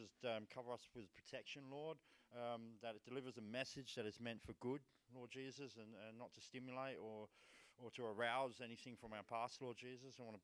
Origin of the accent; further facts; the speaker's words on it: England, United Kingdom; So, I come from England. I'm a very sheltered kid, very shy, very quiet.